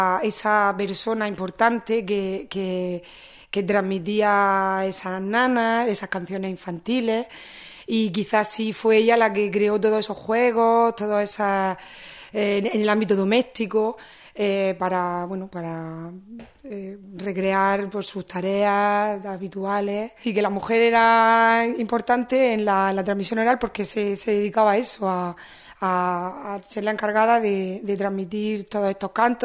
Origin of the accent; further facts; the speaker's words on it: Murcia, Region of Murcia, Spain; born there; Yo soy nacida en Murcia, pero mi padre, mi familia, es de un pueblo que está al noroeste de la región de Murcia, que está colindante con la provincia de Granada